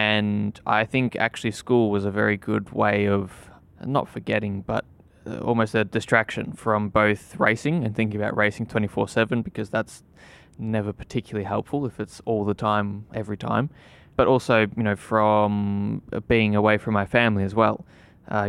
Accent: Australia; of course, being an Aussie, I always hoped that I would, at that time I was still in Australia

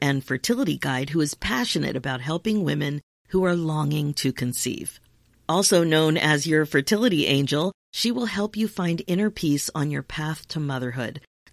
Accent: Lansdale, Pennsylvania, United States; I'm from Lansdale, Pennsylvania, which is also a suburb. So that was super cool. Fun. Pennsylvania girls are on the podcast today.

